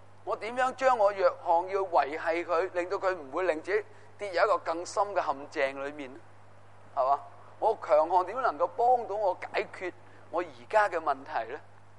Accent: China; 我们中国人

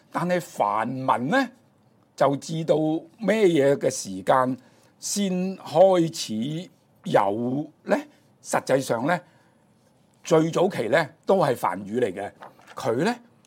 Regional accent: China; 咁所以呢菩提薩多呢我哋中國人呢就乜嘢都希望呢簡潔了當，就用咗菩薩。

